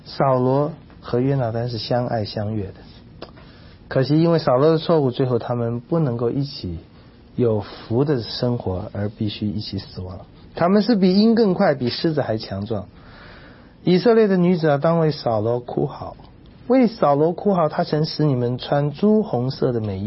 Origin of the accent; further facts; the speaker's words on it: China; 是我们中国人常常觉得是很大的妨碍